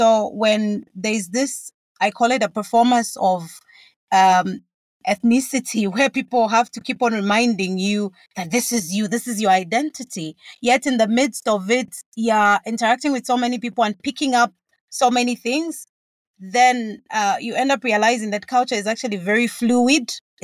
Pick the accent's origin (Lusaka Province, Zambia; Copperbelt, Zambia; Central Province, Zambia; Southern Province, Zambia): Copperbelt, Zambia; this is a story that's born out of like partly my growing up on the Copper Belt